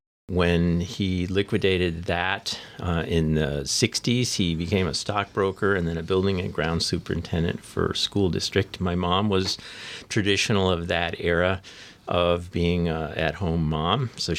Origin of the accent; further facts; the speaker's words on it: Huntington, New York, United States; I was born in Huntington, New York, which is near New York City.